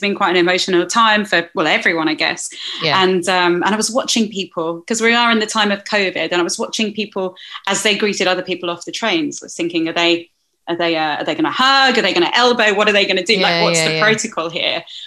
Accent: Spain; the people and places I love in Spain in October for half term. I'm going back to my hometown, really.

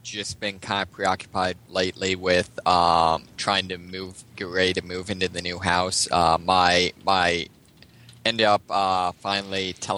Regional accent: Ohio, United States; also born or lived in Cincinnati; I didn't grow up in Cincinnati. I grew up in Northern Ohio, but went to you know, college in Cincinnati.

